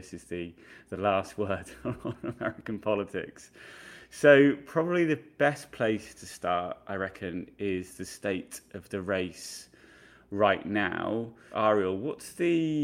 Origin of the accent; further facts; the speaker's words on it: United Kingdom; now in United States; I'm a British journalist living and working in America